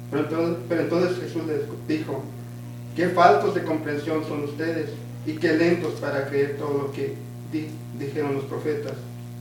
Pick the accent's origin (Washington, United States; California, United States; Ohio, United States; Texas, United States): Washington, United States; Mount Vernon; venimos de Mount Vernon, Washington. Somos líderes en la iglesia luterana que tenemos